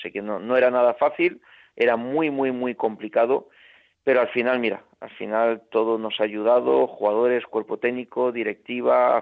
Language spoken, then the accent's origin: Spanish; Alicante, Valencian Community, Spain; yo soy de Alicante, ¿no?